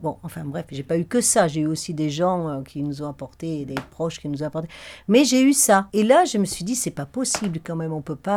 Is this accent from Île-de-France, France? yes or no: no; Occitanie, France; now in Sandrieux, France; Je viens du Lot, je suis une lotoise